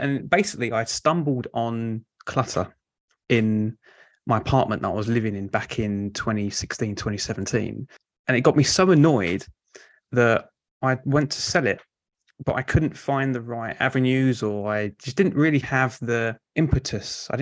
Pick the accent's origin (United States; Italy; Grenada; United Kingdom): United Kingdom; London; accent: Cockney; I'm from South London. So listeners might pick up the kind of diluted Cockney accent as we go through. But I've tended to gravitate further to the coast as I've got older.